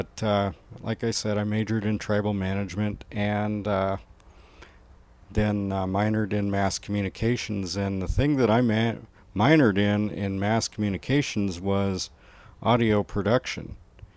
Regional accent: Nebraska, United States; also born or lived in Wagner, South Dakota; I was born in Wagner, South Dakota. I actually lived and go home to the Santee Sioux Indian Reservation, that's in the northeastern part of the state of Nebraska.

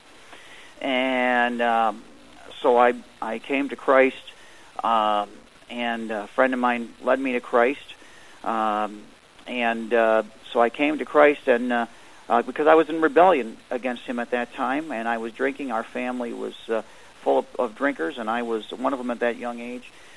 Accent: Detroit, Michigan, United States; I was born in Detroit, Michigan, in 1964, so I know what people in the inner cities go through. Having lived in the city of Detroit proper, also lived in the suburbs

